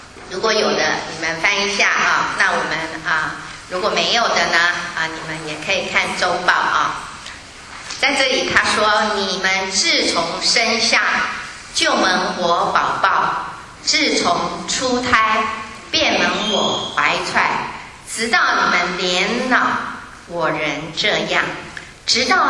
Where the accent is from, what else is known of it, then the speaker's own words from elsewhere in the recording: China; 我们中国人最常说的是什么呢？情人眼里出西施。